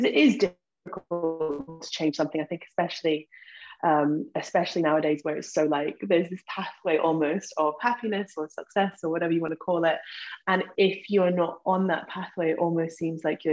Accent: Scotland, United Kingdom; and then I was self-quarantining, self-isolating, whatever you call it, in Scotland with my mum, which is where I spent most of my years growing up.

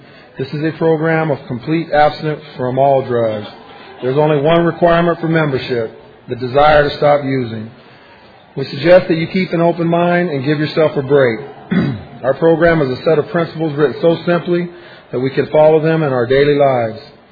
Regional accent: Fresno, California, United States; Morning, family. … from Fresno, California. Addict from Fresno.

